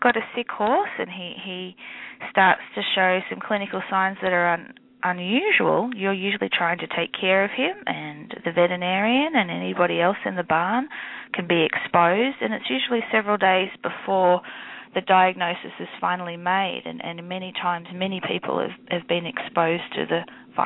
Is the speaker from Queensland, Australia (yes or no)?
no; Melbourne, Victoria, Australia; accent: Australian; I'm actually from Melbourne in Australia, I apologize about my Australian accent mixed with the southern drawl.